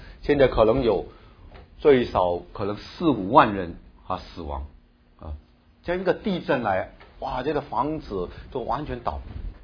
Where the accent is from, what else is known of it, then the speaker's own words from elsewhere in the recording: China; 他们不像我们中国人很喜欢讲理论啊，很比较被动型。